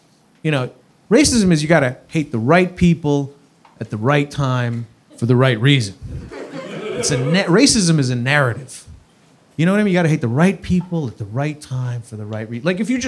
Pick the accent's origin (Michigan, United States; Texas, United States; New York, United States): New York, United States; Like I grew up on Long Island. Half of Long Island talks like that.